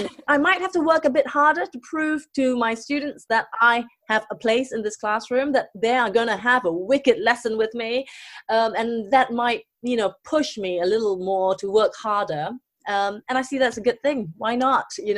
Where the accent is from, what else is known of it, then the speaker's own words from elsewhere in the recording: Singapore; first language English; You see, I consider myself a native speaker because I grew up speaking English. I was educated through the medium of English because I come from Singapore.